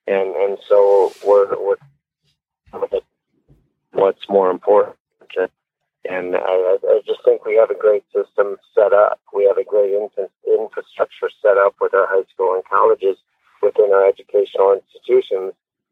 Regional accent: North Dakota, United States; growing up in North Dakota, people may not know that, but we grew up on the Missouri River

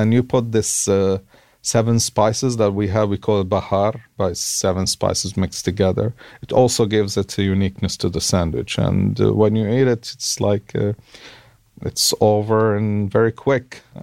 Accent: Aleppo, Aleppo Governorate, Syria; English is a second language; also born or lived in Lebanon; So growing up in Aleppo, I was confined to a community which was a little bit upscale community, a community that was exclusive.

